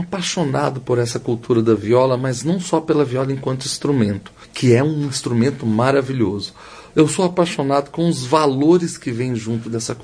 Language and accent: Portuguese; São João del Rei, Minas Gerais, Brazil; trabalhando agora um ensino de viola caipira nas escolas rurais da minha cidade natal, que é São João del Rei.